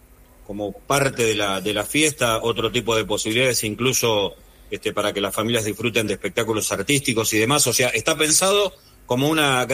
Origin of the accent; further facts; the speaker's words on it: Chascomús, Buenos Aires Province, Argentina; mañana arranca Sabores Bonaerenses en Chascomús. Quiero comentarle mi pueblo, mi lugar. De hecho, estamos conduciendo desde aquí